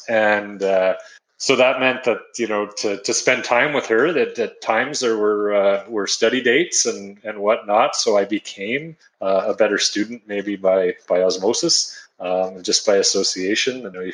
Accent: Edmonton, Alberta, Canada; So I went into university. I'm from Edmonton. I went to the University of Alberta there

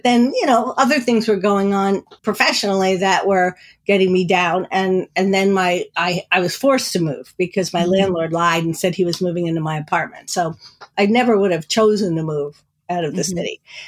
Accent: New Jersey, United States; I grew up in New Jersey. Yeah, I know it well.

